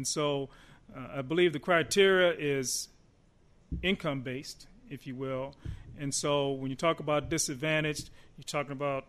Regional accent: Omaha, Nebraska, United States; Well, I benefit from being born and raised in Omaha, being very familiar with our issues, knowing the history

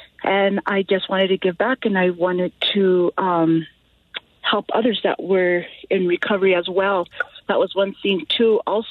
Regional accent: Santa Fe, New Mexico, United States; I'm originally from Santa Fe, but I've always found my way back to Española, Chimayo, Velarde. I've always lived there off and on.

